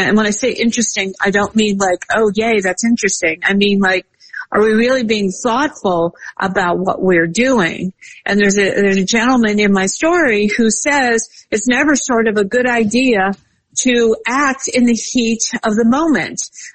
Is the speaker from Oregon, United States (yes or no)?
no; Pittsburgh, Pennsylvania, United States; The one in my hometown of Pittsburgh has been shrouded in plastic since last year